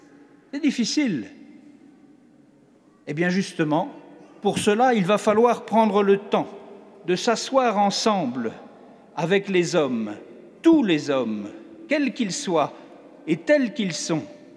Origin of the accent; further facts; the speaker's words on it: Cameroon; les horreurs que nous traversons chez nous au Nord Cameroun